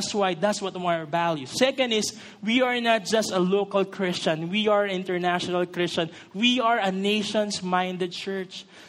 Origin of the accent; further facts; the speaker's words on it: Sampaloc, Metro Manila, Philippines; I grew up in Sampaloc.